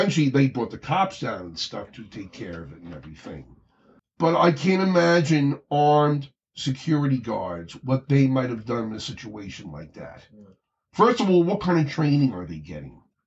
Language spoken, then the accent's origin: English; Farmingdale, United States; My hometown, Farmingdale, the town where I grew up in and was raised and everything